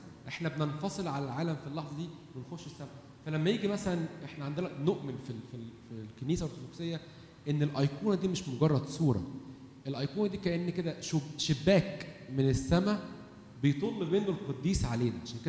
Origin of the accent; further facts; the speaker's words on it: Egypt; اللي هو اجدادنا يعني كمصريين طبعا كان في فرعون كان بيعبدوا اوثان وكده.